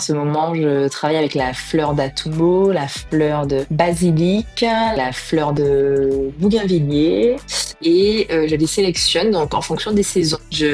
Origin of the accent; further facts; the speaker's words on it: Martinique; moved away as an adult; now in France; Alors je suis martiniquaise et du coup je suis partie à Toulouse faire mes études en école de commerce. Donc, j'ai eu un master en marketing et puis j'ai travaillé 10 ans dans le marketing à Paris.